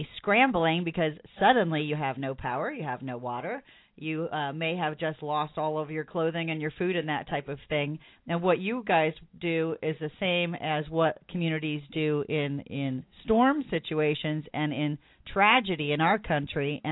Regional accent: Florida, United States; I was raised in Florida, and after every hurricane, which you generally have at least one or two every year

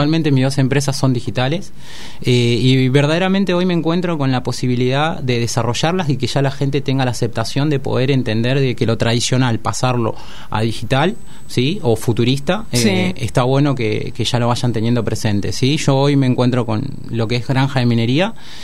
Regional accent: San Vicente, Buenos Aires Province, Argentina; De, bueno, zona sur, San Vicente, vengo viajando.

